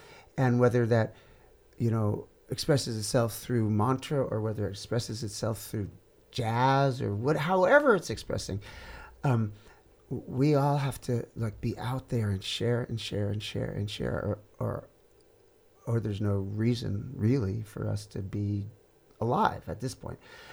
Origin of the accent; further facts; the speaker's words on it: New York, United States; I had been quite interested in Indian music as I was growing up in New York.